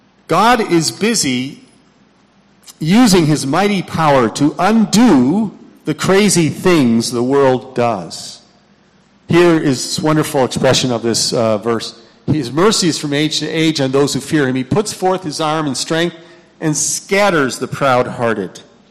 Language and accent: English; Rochester, New York, United States; who lived in my hometown, Rochester, New York, published a newspaper there.